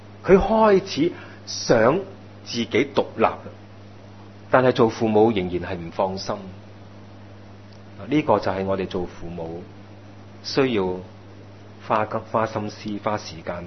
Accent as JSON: {"language": "Cantonese", "country": "China", "said": "我哋中国人话真係长忧99嘅原因就係咁样"}